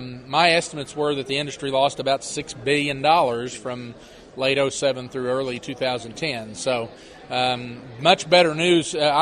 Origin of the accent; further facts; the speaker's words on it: Iowa, United States; all the rain that's fallen in my home state, of Iowa